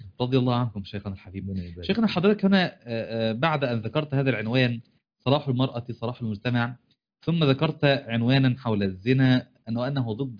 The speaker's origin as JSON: {"language": "Arabic", "region": "Upper Egypt", "country": "Egypt", "said": "أنا من الصعيد من بلاد الصعيد."}